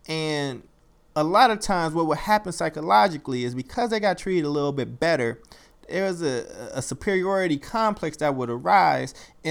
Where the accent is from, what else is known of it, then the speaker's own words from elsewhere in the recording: Chicago, Illinois, United States; I'm going to Chicago. I'm going to my hometown in a few days.